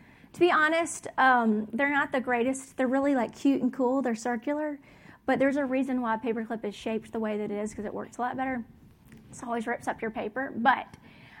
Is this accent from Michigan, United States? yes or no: no; Mobile, Alabama, United States; now in Oxford, United States; So I'm from Mobile, Alabama, and I grew up spending a lot of time on the beach, on the water and boats. It's kind of like my one sadness about living in Oxford is that we're so far from the beach.